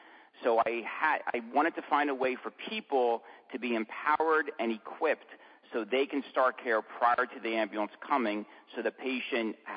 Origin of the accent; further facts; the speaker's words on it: New Jersey, United States; I came back to my home state of New Jersey to ride on a 911 paramedic ambulance.